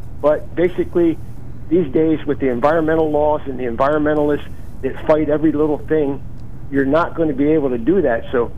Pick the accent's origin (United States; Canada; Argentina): United States; Williamsport, Pennsylvania; growing up in the Susquehanna Valley in the Williamsport area, when it was still an industrial city